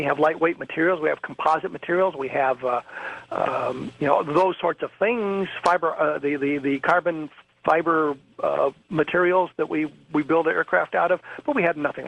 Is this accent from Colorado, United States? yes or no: yes; Colorado, United States; who I actually saw it lecturing when I was growing up in Colorado.